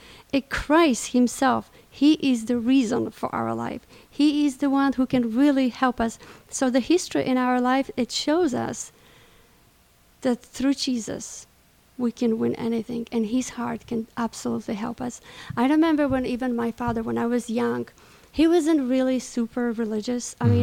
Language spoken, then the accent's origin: English; Poland; English is a second language; Speaking about our community or even my own country, since I am coming from Poland, my fathers and even the church